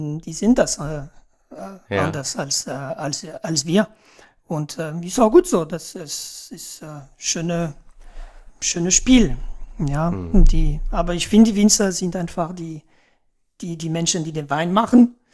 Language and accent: German; France; German is a second language; die mir als Franzose nicht bewusst war